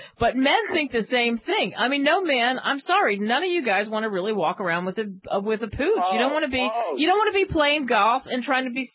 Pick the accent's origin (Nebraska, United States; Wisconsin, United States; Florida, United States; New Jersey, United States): New Jersey, United States; Thinking, I'm from Jersey. You mean, have my mom send me salt?